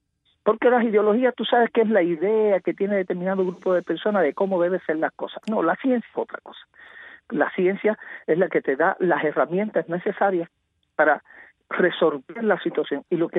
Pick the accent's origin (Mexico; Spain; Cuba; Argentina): Cuba; Todos somos cubanos.